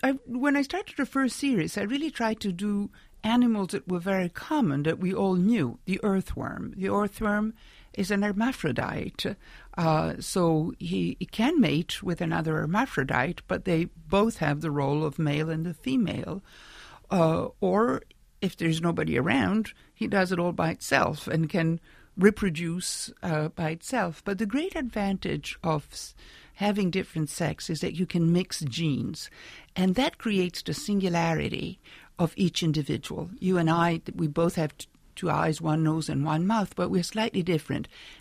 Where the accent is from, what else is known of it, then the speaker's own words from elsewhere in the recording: Italy; English is a second language; But see, I grew up in Italy and in the 70s